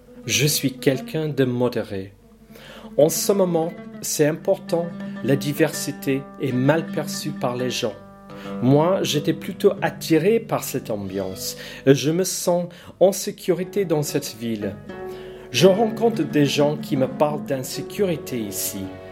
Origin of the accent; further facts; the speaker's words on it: Ireland; French is a second language; moved away as an adult; also born or lived in London; now in Tarascon, France; J'ai grandi en Irlande, je l'ai quitté à la fin des années 80. J'étais instite à Londres pendant des années